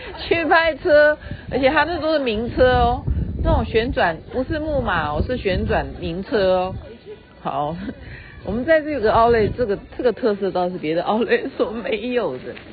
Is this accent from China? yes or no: no; Taiwan; 所以我们就说我们是从台湾来的，就会非常情不自禁的就会哼起这首歌曲来。那我现在的位置呢是在，这里是阿姆斯特丹是吧？